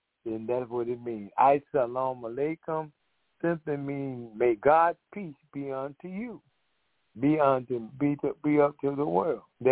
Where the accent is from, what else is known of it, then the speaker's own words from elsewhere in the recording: Decatur, Georgia, United States; I am from Decatur, Georgia, and I am one of the co-host workers.